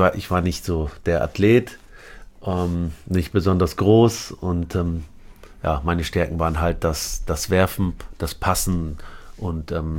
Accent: Aurich, Lower Saxony, Germany; also born or lived in Lebanon; Ja, wir sind über Damaskus nach Paris, Paris nach Hamburg und dann doch nach Aurich, in die Kleinstadt, kleine Dorf in...

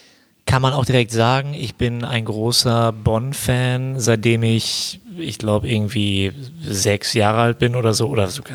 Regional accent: Cologne, North Rhine-Westphalia, Germany; Wir kommen aus Köln.

